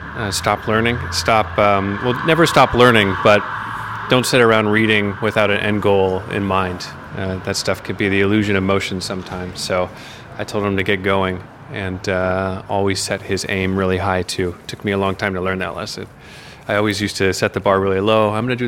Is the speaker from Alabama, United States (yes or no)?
no; Los Angeles, California, United States; I grew up around people in the filmmaking industry, because I grew up around Los Angeles.